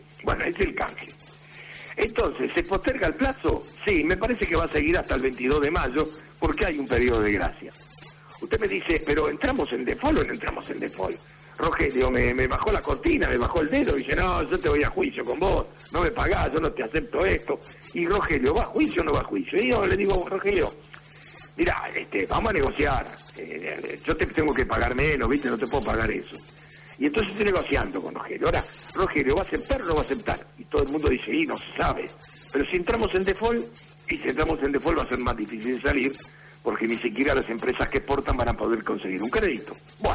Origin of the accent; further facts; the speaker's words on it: Argentina; la verdad que la plata no la tengo, yo soy argentina, ¿no?